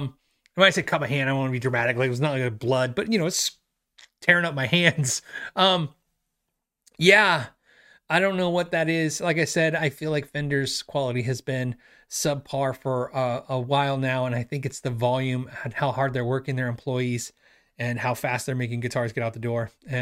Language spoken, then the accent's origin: English; New York, United States; this is what I'm talking about from New York, the people who talk faster tend to get aggravated with people who talk slower